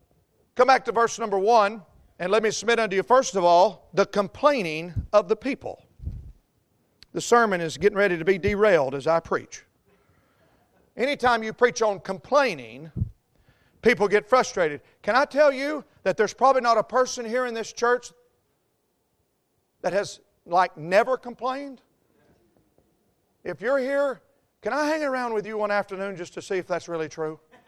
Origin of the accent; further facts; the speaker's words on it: North Carolina, United States; I mean, we're Appalachian people.